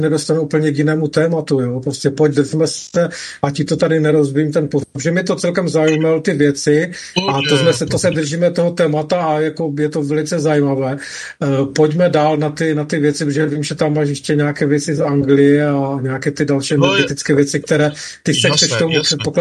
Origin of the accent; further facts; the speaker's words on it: Ostrava, Moravian-Silesian Region, Czechia; jsem teda samozřejmě z Ostrava jako ty, takže oblast Vítkovic je velice známá